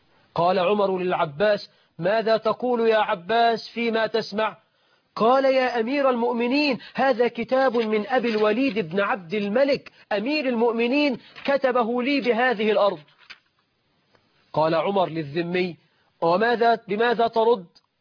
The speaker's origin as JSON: {"language": "Arabic", "country": "Egypt", "said": "فتلاقي عندنا في مصر مرات الوزير وزير، مرات الدكتور لازم تفهم في الطب"}